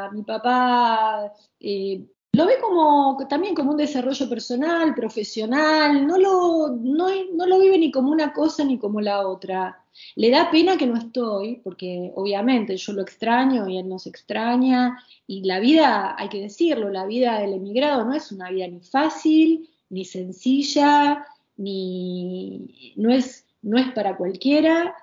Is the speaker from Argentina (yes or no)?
yes; Argentina; moved away as an adult; No, yo soy argentina, me encanta mi país, creo que son cosas distintas a veces, yo no me fui de la Argentina enojada o frustrada necesariamente